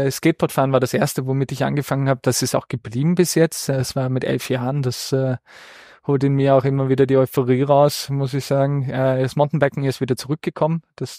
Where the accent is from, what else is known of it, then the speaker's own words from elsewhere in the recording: Lower Austria, Austria; also born or lived in Vienna; bin in Wien geboren und habe so 2 Hippie-Eltern, die ein bisschen anders denken und bin 2 Jahre in Wien aufgewachsen und dann sind wir Richtung Niederösterreich gezogen, in der Gegend von der Rax, also Bezirk Neunkirchen